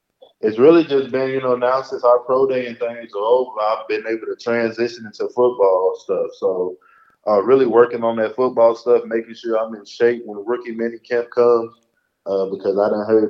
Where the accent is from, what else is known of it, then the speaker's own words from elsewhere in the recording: Texas, United States; it's kind of hard not to want to play for Dallas growing up in Texas.